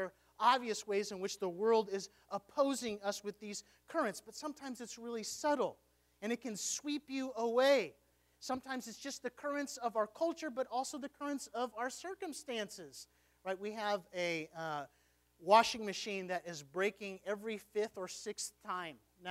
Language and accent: English; Houston, Texas, United States; One of the most dangerous parts of Hurricane Harvey hitting my hometown of Houston